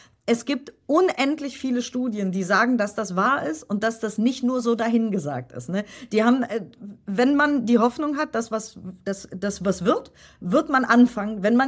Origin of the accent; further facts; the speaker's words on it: Germany; weil ich bin schon auch sehr deutsch, obwohl ich halb Kroatin bin und so. Mhm. Aber ich bin ja in Deutschland geboren, born and raised, wie man so schön sagt.